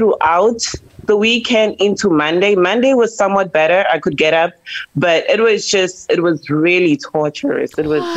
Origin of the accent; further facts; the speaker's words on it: South Africa; I'm South African, so.